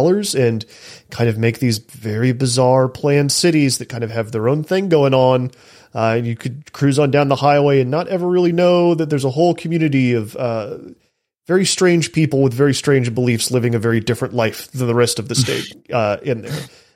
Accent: Texas, United States; I want to circle back to Texas real quick. I'm from Texas.

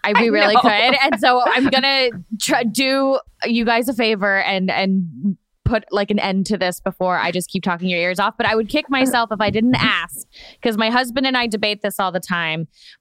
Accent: Florida, United States; I'm from Florida. Animals get crazy.

